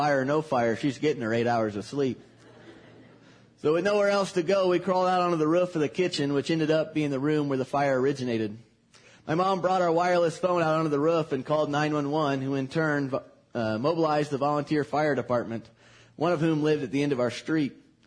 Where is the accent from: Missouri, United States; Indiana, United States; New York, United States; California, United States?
Indiana, United States; also born or lived in Illinois; I admitted that while I will always say that I am from Indiana, that particular statement may not be 100% accurate, that there were certain extenuating factors. And then I said that I was actually born in Illinois